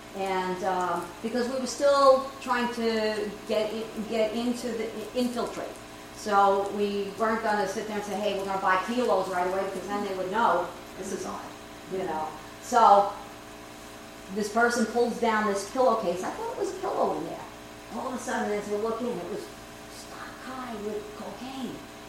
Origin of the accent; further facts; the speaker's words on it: New York, United States; accent: New York; because I have a New York accent, right? So I fit the part. I can, you know, I can talk New York. I am a New Yorker at heart.